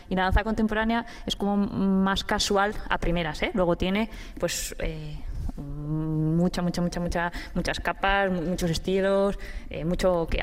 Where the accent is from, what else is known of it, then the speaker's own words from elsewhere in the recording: Basque Country, Spain; yo soy de Guipúzcoa